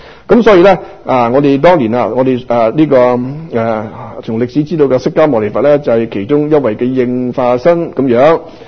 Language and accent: Cantonese; Guangdong, China; 就以我哋廣東人或者唐人去講